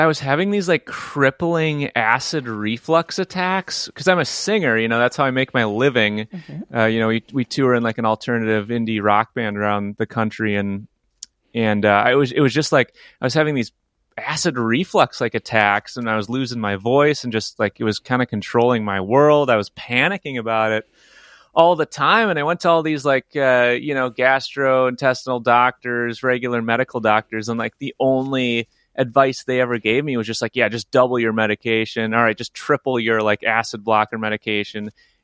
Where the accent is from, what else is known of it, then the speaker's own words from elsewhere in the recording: Midwest, United States; it's like I grew up in the Midwest, you know, and there is certainly that like, you know, be tough, don't be soft kind of mentality